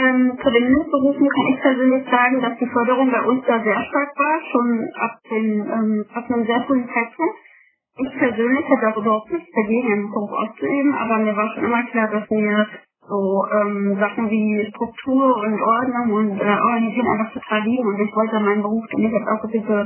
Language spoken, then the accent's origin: German; Berlin, Germany; Also bei uns in Berlin oder konkret in Marzahn ist die Beförderung auf jeden Fall da gewesen.